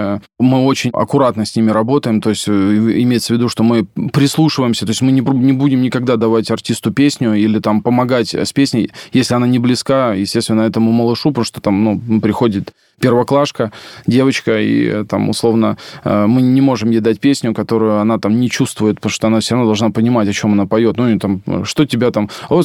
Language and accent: Russian; Voronezh, Voronezh Oblast, Russia; Я из провинциального города, да, то есть я не родился в Москве, то есть я сам родом из города Воронежа